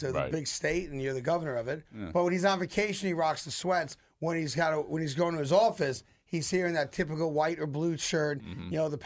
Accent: New York, United States; I'm from New York. It hit a stoop.

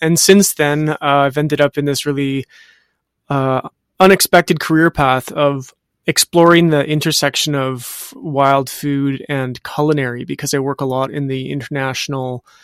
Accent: Western Canada, Canada; So I'm from Western Canada. I'm in Edmonton.

